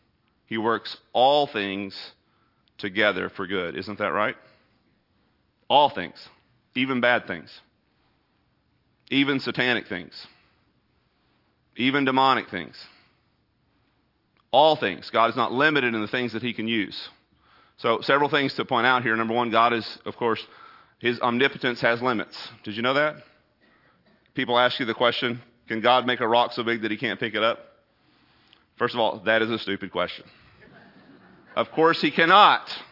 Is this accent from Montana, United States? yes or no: no; Texas, United States; thorns have not been that big of a deal for me, even though I am from Texas.